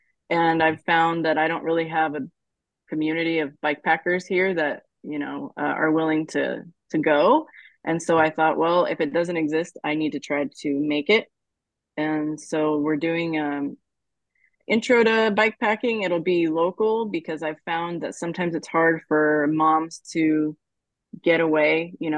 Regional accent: Ohio, United States; moved away as an adult; now in Visalia, United States; No, I grew up in Ohio.

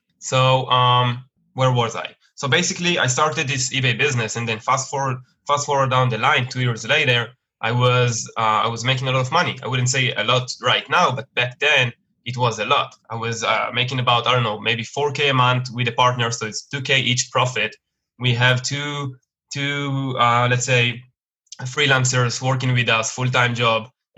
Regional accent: Israel; English is a second language; I'm from Israel, for everyone to know.

